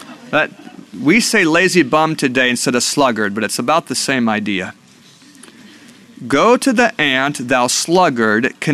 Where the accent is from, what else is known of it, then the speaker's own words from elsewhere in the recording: Alaska, United States; I grew up in Alaska. Do you know that there are lots of ants in Alaska?